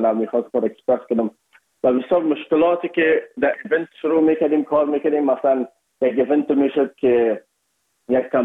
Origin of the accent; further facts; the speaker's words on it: Afghanistan; ما از افغانستان هستیم یکمک لهجه و فرق داشت